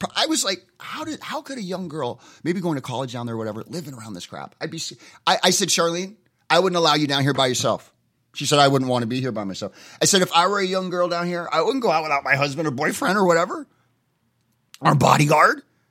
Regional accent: Encinitas, California, United States; What has happened to my beloved San Diego? I grew up in Encinitas.

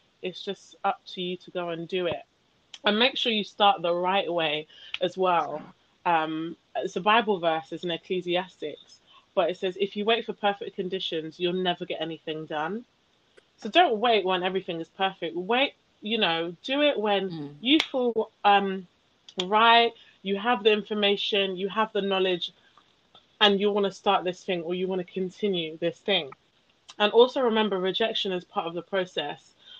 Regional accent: London, United Kingdom; born there; I was born in London, United Kingdom, and then I my first time coming to Nigeria, actually, I was 3 months old.

